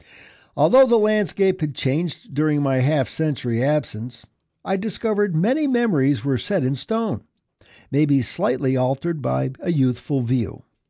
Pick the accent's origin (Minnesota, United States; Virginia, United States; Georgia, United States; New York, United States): New York, United States; Valley Stream; moved away as an adult; I grew up on Long Island in the village of Valley Stream from elementary through high school. After college, I left to get married and raise my family. I recently returned to my old hometown.